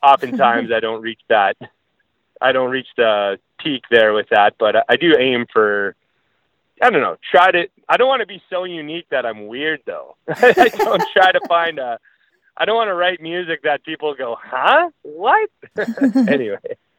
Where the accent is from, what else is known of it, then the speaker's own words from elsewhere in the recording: Delisle, Saskatchewan, Canada; I also remember I grew up in Delisle, Saskatchewan